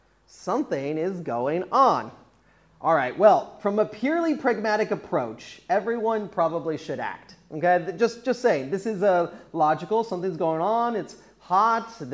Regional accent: Sylmar, California, United States; They had a Sylmar fire. This is my hometown.

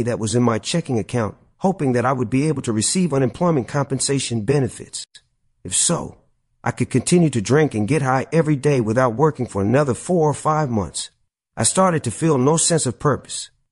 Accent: Greenwood, Mississippi, United States; the horror that had befallen me and people back in my hometown of Greenwood, Mississippi.

